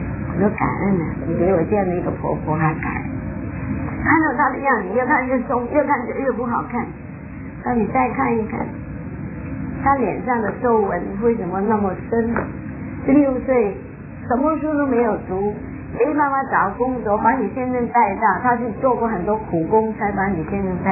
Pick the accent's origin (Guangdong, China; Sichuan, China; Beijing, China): Guangdong, China; Chaozhou; 因为我是潮州人，因为潮州人男人是大的嘛